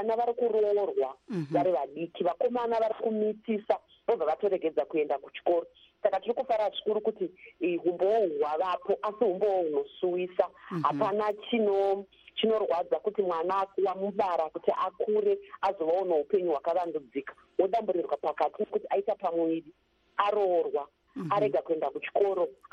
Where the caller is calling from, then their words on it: Harare, Zimbabwe; I'm in Zimbabwe, Harare.